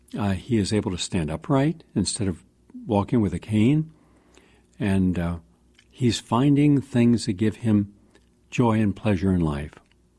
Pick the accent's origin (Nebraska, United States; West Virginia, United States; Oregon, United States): West Virginia, United States; I was from West Virginia, and I was an athlete, and we worked out in a gym every day